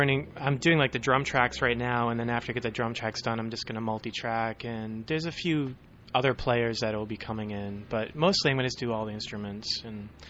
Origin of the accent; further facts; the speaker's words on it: Boston, Massachusetts, United States; now in Los Angeles, United States; Yeah, I grew up in Boston.